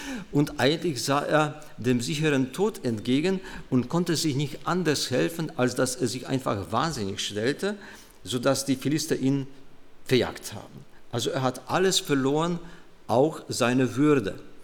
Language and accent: German; Poland; German is a second language; now in Germany; Wie Sie unschwer an meiner Aussprache erkennen können, bin ich nicht in Westfalen aufgewachsen. Ich komme gebürtig aus Polen und bin vor 39 Jahren hier nach Deutschland gekommen